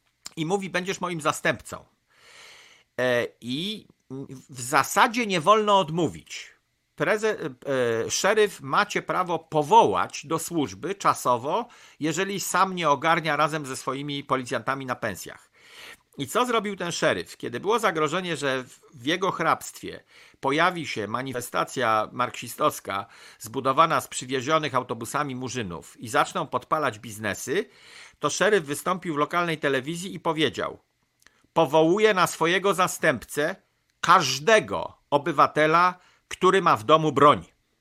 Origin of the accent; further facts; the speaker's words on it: Pomeranian Voivodeship, Poland; now in Arizona, United States; I w Polsce jestem burakiem z północy, z Kociewia, a w Ameryce jestem burakiem z południa.